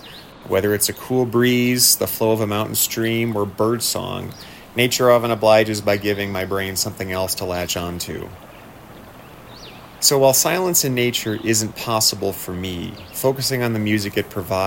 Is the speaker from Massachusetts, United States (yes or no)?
no; Albuquerque, New Mexico, United States; I'm from Albuquerque, New Mexico.